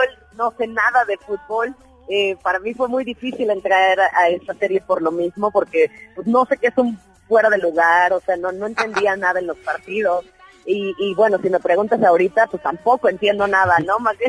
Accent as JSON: {"language": "Spanish", "country": "Mexico", "said": "como mexicanos creo que estamos más acostumbrados a escuchar al argentino, al colombiano, al cubano"}